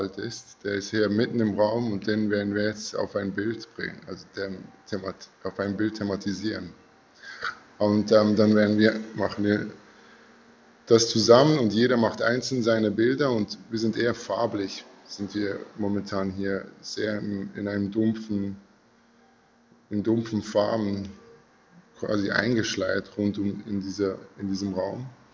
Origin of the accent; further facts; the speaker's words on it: Switzerland; now in Berlin, Germany; ich komme aus der Schweiz. Ich lebe mittlerweile in Berlin.